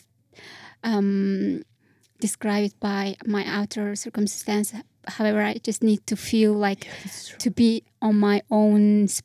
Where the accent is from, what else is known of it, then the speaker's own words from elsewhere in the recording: Mongolia; So it's just nice to have a country to call, like, I'm from Mongolia or something like that.